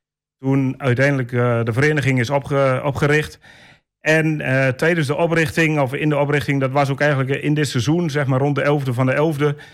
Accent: Bornerbroek, Overijssel, Netherlands; geboren en getogen in Bonnebroek.

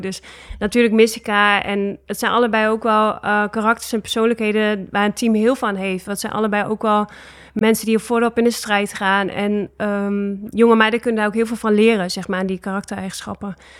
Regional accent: Netherlands; En daar zijn wij als Nederlanders ook heel flexibel, dat we ons goed aanpassen.

